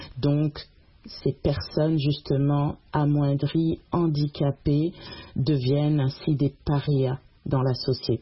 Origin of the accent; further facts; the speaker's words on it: Gabon; dans plusieurs pays africains, comme mon pays d'origine, le Gabon